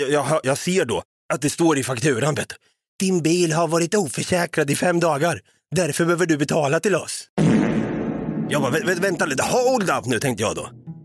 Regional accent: Ystad, Skåne, Sweden; Nej, det är jag inte. Jag är från Ystad.

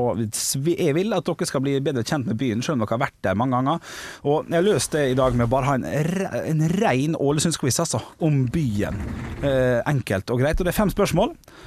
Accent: Molde, Møre og Romsdal, Norway; jeg har tatt dere med til min hjemby

